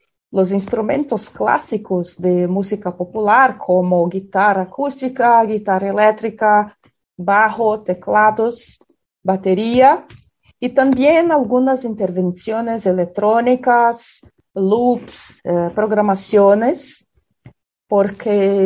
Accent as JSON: {"language": "Spanish", "region": "southern Brazil", "country": "Brazil", "second_language": "Spanish", "said": "porque nosotros somos del sur del Brasil, que es una región un poco apartada culturalmente del resto de Brasil"}